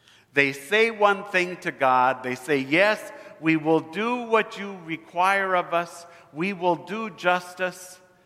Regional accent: Williston, North Dakota, United States; also born or lived in Minot; When I was growing up in Williston and Minot, I always listened to KFYR.

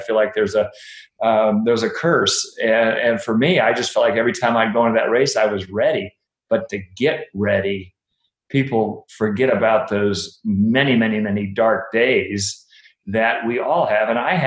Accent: Davis, California, United States; my choice, it was my hometown, and I have friends there, and that's where I train

